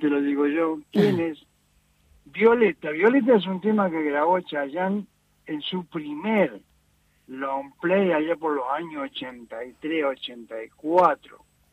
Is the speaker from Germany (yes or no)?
no; Argentina; Somos argentinos.